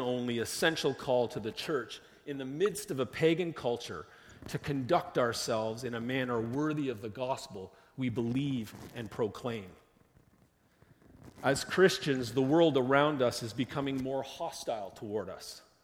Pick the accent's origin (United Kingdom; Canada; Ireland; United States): Canada; Advertising and the culture tell me I am Canadian. And while I am